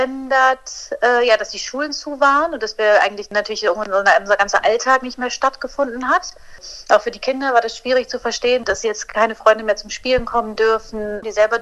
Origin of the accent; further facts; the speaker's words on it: Düsseldorf, North Rhine-Westphalia, Germany; moved away as an adult; now in Milan, Italy; Ich komme aus Deutschland, aus Düsseldorf und wohne aber seit 4 Jahren mit meiner Familie in Mailand in Norditalien.